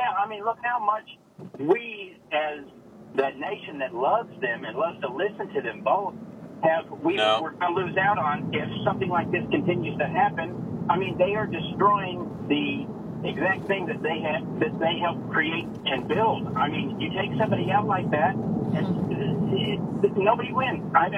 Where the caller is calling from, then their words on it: Memphis, Tennessee, United States; I'm in Memphis right now.